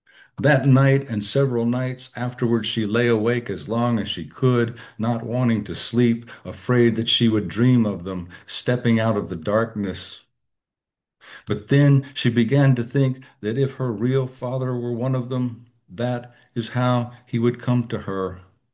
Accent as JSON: {"language": "English", "town": "Hopkinsville", "region": "Kentucky", "country": "United States", "tie": "born or raised there", "said": "significant events in my life growing up in Hopkinsville, Kentucky, in the late 1950s, early 60s."}